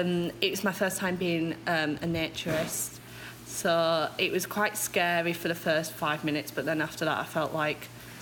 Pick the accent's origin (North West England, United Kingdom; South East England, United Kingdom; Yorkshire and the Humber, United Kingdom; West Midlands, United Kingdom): North West England, United Kingdom; Manchester; I'm from Manchester, England